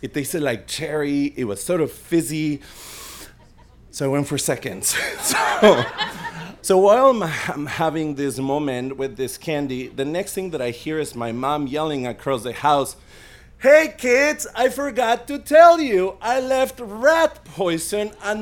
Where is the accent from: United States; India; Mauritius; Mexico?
Mexico; I was about 7 or 8 years old, and I grew up in Mexico